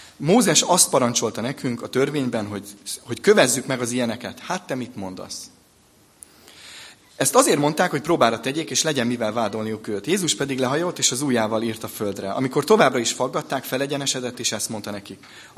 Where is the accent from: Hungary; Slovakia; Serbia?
Hungary; Budapest; now in Szentendre, Hungary; budapesti lakos vagyok, lehet, nem igaz, Szentendrén élek, de alapvetően az életem folyamatosan Budapesthez kötődik, ott nőttem föl, belvárosi gyerek vagyok, 4 gyerekes fiú családba